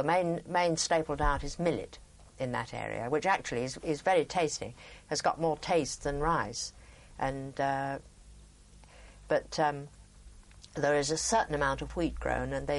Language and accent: English; England, United Kingdom; but of course he had an American-Canadian background and I came from England, and I'd found very early on that a lot of things are a bit different.